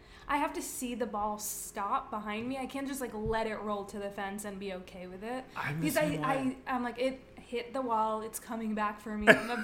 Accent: New York, United States; At least that's what is, like, you know, baked into your brain as a New Yorker, that, like, you will not enjoy this place.

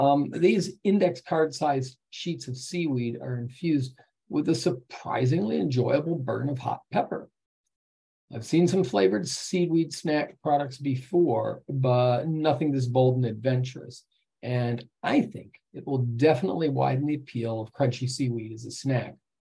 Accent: Texas, United States; I should let you know, I'm a Texan.

